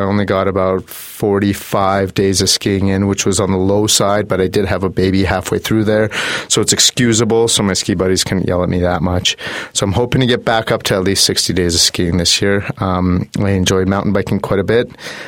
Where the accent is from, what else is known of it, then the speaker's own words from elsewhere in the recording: Banff, Alberta, Canada; I was born and raised in Banff. My family is of Greek heritage